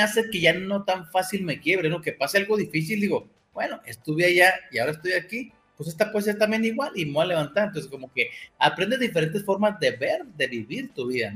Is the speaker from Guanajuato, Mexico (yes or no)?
no; Chihuahua, Mexico; now in Mexico City, Mexico; Hoy estoy en la ciudad de Chihuahua, yo ya vivo en la Ciudad de México, pero llegamos allá en la ciudad de Chihuahua, donde somos de siempre, ¿no?